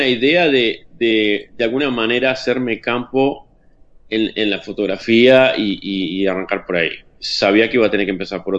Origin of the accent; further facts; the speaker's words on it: Montevideo, Uruguay; Estaba en Montevideo.